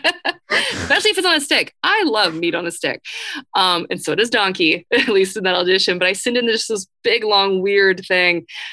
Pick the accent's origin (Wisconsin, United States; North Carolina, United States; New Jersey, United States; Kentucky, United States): North Carolina, United States; Matthews; I grew up in Matthews, North Carolina, and every year we would have this thing called Matthews Alive on Labor Day weekend